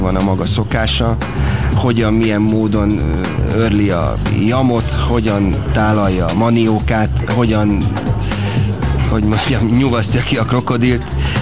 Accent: Szerencs, Borsod-Abaúj-Zemplén, Hungary; also born or lived in Moscow; én egy vidéki gyerek vagyok, aki szerencsén született, megyasszón egy nevelő otthonban nevelkedett évlete első pár évében, és utána kerültem Szerencsre, onnan kerültem Moszkvába, Moszkvából Budapestre

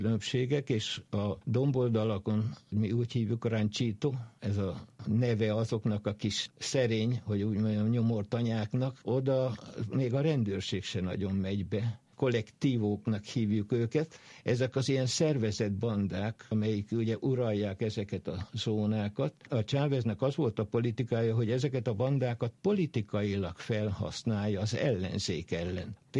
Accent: Hungary; now in Venezuela; 56-os magyar vagyok. Venezuelában mi voltunk a második nagyobb hullám.

